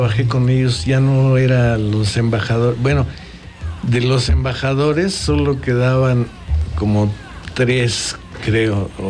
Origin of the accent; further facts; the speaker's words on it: Mexico City, Mexico; Yo vivía en la Ciudad de México. De hecho, soy de la Ciudad de la Ciudad de México.